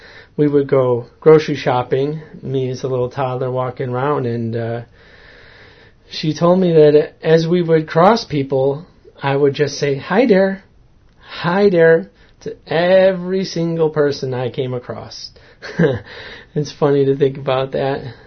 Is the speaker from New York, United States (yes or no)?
yes; Rush, New York, United States; I grew up in Rush, New York, which is south of Rochester here. Grew up in a big farmhouse.